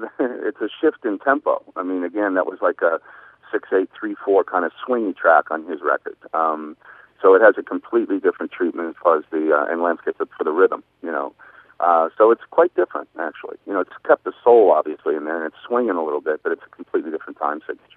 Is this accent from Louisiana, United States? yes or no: no; Pittsburgh, Pennsylvania, United States; moved away as an adult; now in New York, United States; I was born and raised in Pittsburgh.